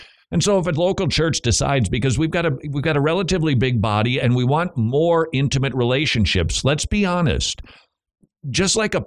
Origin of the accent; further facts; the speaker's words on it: Northern United States, United States; Yeah, no, it's a shopping cart. That's what it is up north because I'm a Yankee.